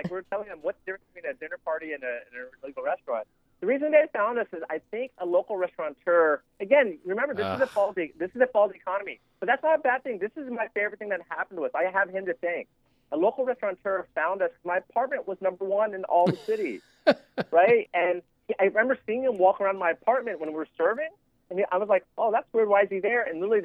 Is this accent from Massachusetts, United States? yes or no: no; Texas, United States; Well, number one, I'm from Texas, and I'm not to be mean. There just isn't good chicken fried steak anywhere in Southern California for the most part.